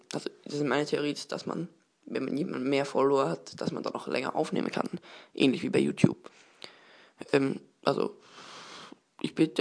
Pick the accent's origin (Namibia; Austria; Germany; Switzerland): Austria; Ich komme aus Österreich und ich interessiere mich für Tech